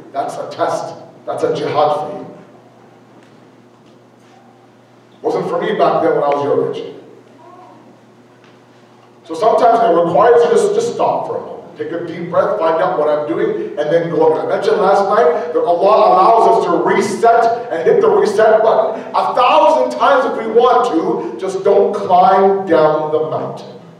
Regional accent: Toronto, Ontario, Canada; The way you guys live right now is far more tougher than me growing up in Toronto.

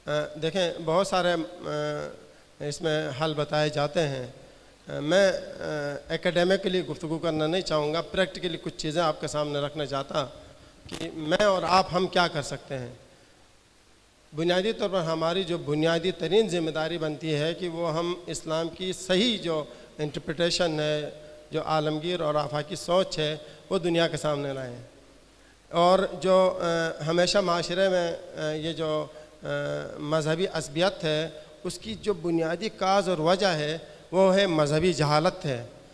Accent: Gilgit, Gilgit-Baltistan, Pakistan; میرا تعلق گلگت سے ہے.

